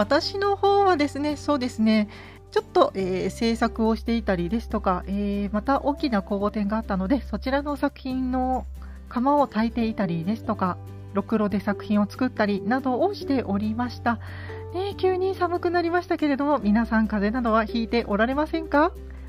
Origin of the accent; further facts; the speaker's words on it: Gifu, Japan; 私の地元でやっております岐阜県美術館さんで